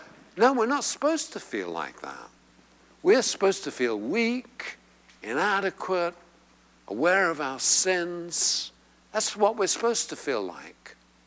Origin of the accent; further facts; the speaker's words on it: England, United Kingdom; And I grew up in England